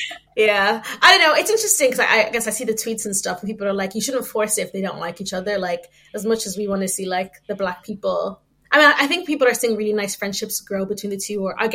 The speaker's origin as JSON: {"language": "English", "country": "Ireland", "tie": "born or raised there", "said": "I grew up in Ireland"}